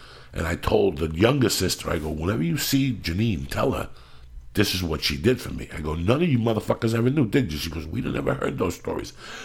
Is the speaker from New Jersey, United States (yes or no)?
yes; North Bergen, New Jersey, United States; he's a football player from my hometown, from North Bergen.